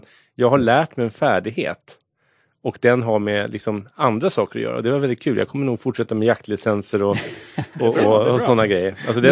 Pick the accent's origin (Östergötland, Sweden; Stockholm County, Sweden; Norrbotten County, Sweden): Stockholm County, Sweden; Stockholm; jag är ju stockholmare och uppväxt längs tunnelbanelinjen i en billös familj.